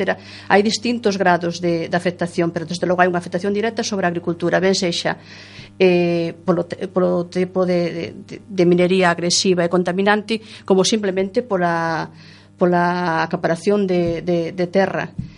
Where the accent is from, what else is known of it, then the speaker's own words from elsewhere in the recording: Galicia, Spain; eu veño da Terra Chá.